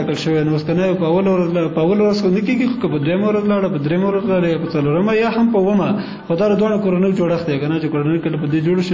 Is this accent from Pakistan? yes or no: no; Kunar, Afghanistan; زه اصلا د کونړ ولایت اوسیدونکی یم